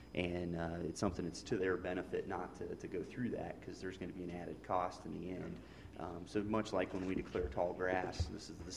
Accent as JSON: {"language": "English", "town": "Ashley", "country": "United States", "tie": "born or raised there", "said": "So I was born and raised up in the Ashley area"}